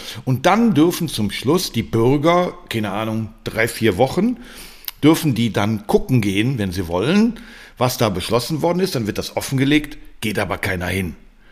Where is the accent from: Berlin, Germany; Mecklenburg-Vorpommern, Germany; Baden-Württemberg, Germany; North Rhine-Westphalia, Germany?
Berlin, Germany; Das als Berliner ist das für mich natürlich ein tolles Beispiel